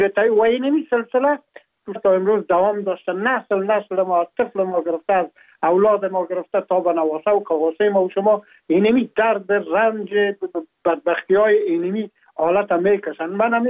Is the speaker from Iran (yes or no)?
no; Afghanistan; moved away as an adult; now in France